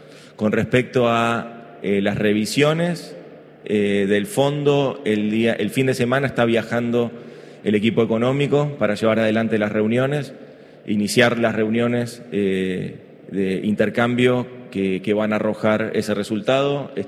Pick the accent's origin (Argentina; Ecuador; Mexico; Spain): Argentina; como argentinos y argentinas tuvimos que asumir esa responsabilidad